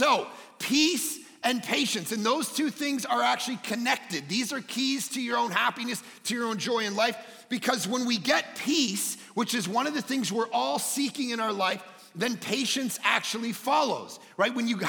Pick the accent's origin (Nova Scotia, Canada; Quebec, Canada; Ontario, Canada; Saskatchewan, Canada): Ontario, Canada; Toronto; two Village Churches in Toronto as well, my hometown.